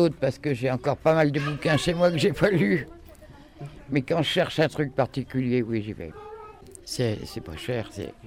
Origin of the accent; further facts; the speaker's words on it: Paris, Île-de-France, France; born there; Moi, je suis né à Paris et j'habitais dans la région parisienne. Ça doit être connu, Montlhéry, quand même.